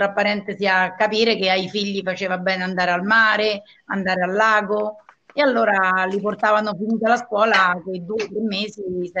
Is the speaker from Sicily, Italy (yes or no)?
no; Viterbo, Lazio, Italy; also born or lived in Bolsena; Io sono nata a Bolsena. Nasco a Bolsena, in provincia di Viterbo, esattamente sul lago di Bolsena.